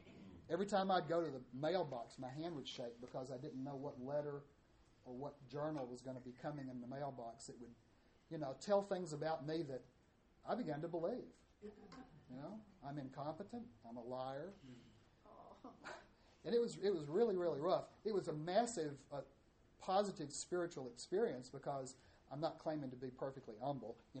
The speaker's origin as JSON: {"language": "English", "region": "Alabama", "country": "United States", "tie": "born or raised there", "said": "Lipscomb position did have a lot of support in certain places in Middle Tennessee and North Alabama. I grew up in North Alabama."}